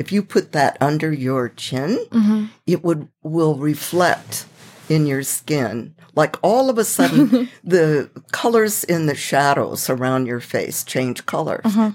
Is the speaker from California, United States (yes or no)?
yes; California, United States; I consider it kind of important to my biography that I'm a Californian and a fourth generation Californian